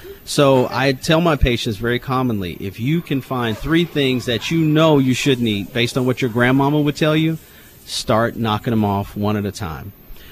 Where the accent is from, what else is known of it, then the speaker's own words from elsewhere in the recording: Alabama, United States; now in Bishopville, United States; I'm originally from Alabama, which is my home, which is where my father's from.